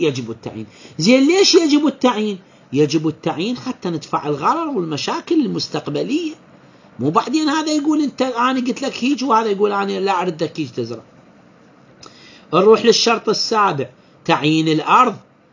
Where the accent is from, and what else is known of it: Iraq